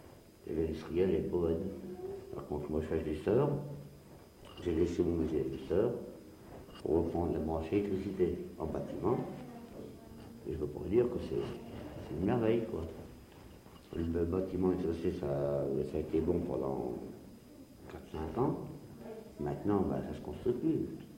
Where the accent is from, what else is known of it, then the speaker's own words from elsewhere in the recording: Saint-André, Centre-Val de Loire, France; born there; je suis né à Saint-André, à exactement 3-4 km d'ici. Ça fait 34 ans que je suis à Orléans.